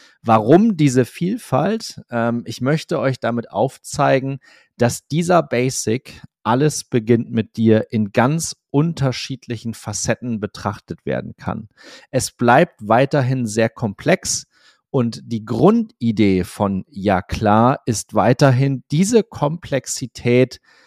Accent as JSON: {"language": "German", "town": "Cloppenburg", "region": "Lower Saxony", "country": "Germany", "tie": "born or raised there", "said": "Bei mir in meiner Heimatstadt Kloppenburg sagen wir dann gerne Sass Neujahr. Das ist Plattdeutsch"}